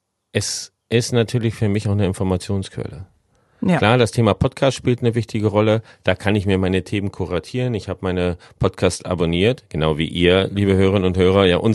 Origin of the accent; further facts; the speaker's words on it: East Germany, Germany; Ich komme ja aus dem Osten und für mich war Radio und da noch, also Mittelwellenradio, überhaupt der Zugang zur westlichen Welt.